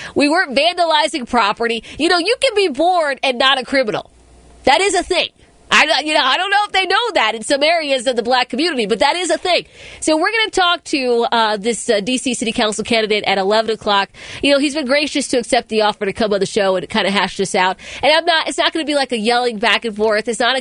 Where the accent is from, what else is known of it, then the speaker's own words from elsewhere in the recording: Accokeek, Maryland, United States; I grew up in Accokeek, Maryland. You know what was boring as a kid? Accokeek, effing Maryland.